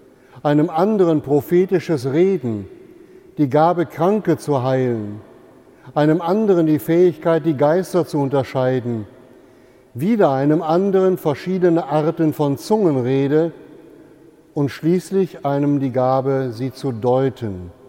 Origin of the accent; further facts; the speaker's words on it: Rheine, North Rhine-Westphalia, Germany; ich kann mich noch gut erinnern an die Zeit, wo wir in meiner Heimatstadt in Rheine im Elternhaus das erste elektrische Bügeleisen bekamen.